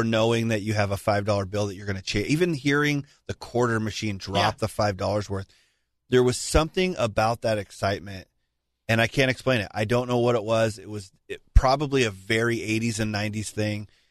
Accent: Washington, United States; I grew up in the Pacific Northwest.

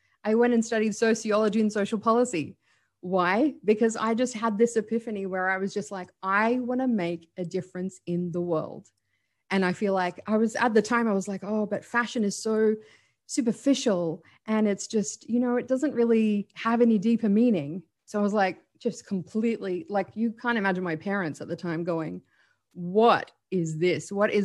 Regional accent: Sydney, New South Wales, Australia; I'm an Arab Australian. So I'm from an Arab background and I grew up in Australia, in Sydney.

